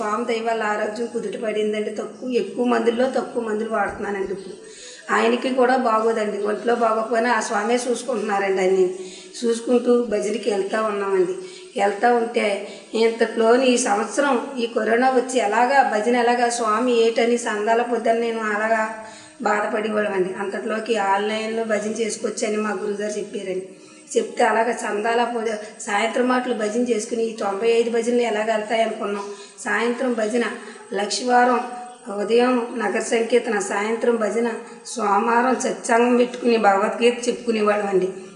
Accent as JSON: {"language": "Telugu", "town": "Palamuru", "region": "Telangana", "country": "India", "said": "మాది పాలమూరు అండి."}